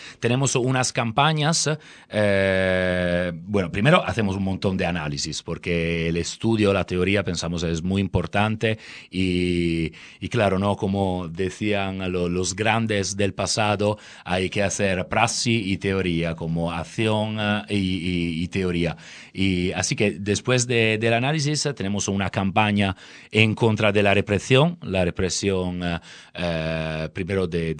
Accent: Italy; Spanish is a second language; tendré que hablar castellano, aunque me gustaría hablar euskera, pero bueno, es un poco difícil. Pero bueno, nosotros venimos de Italia

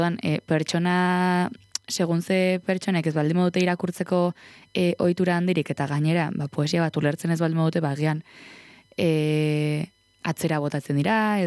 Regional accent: Oiartzun, Basque Country, Spain; gure herrian Oiartzunen urtero egiten da prosa eta poesia sari banaketa

